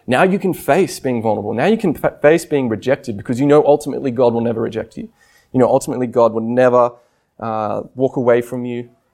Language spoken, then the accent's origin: English; Sydney, New South Wales, Australia; I'm from Sydney and you see it all the time.